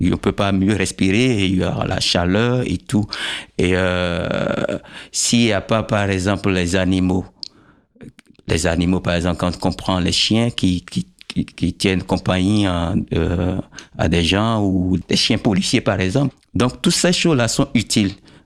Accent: Abomey, Zou, Benin; il faut reconnaître aussi que j'ai grandi à Abomey où il y a pas mal de cérémonies qui se passent.

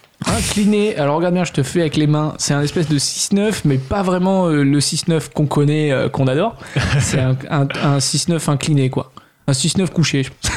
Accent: Île-de-France, France; Je suis du Sud parisien, s'il te plaît.

